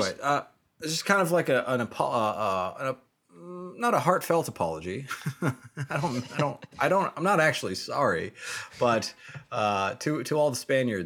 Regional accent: California, United States; You know, I grew up in California and I learned.

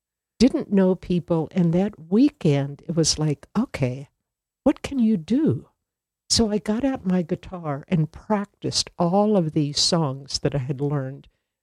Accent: Kentucky, United States; So when I was raised in Kentucky with my very Catholic family, the absolute best thing I could do was to become a nun

